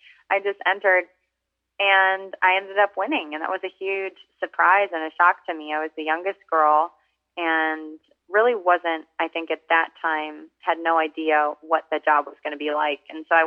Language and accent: English; Michigan, United States; That was the county that I grew up in Michigan. I was 17 years old.